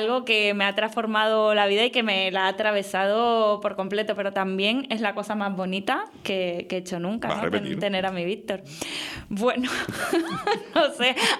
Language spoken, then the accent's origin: Spanish; Canary Islands, Spain; porque nosotros no somos Cabo Verde. No, y cuando la gente nos mira desde fuera, tiene que saber que Canarias es mucho más. Y es mucho más que sol y playa